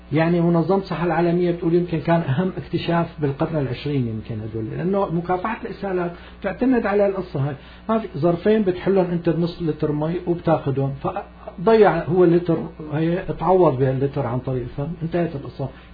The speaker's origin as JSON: {"language": "Arabic", "country": "Syria", "said": "عندنا بسوريا"}